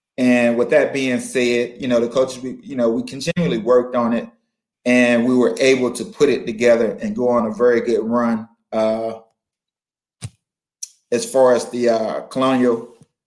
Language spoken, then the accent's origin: English; Chesapeake, Virginia, United States; Maryland was 4 hours from home. ECU, 2 hours away from my hometown in Chesapeake, Virginia.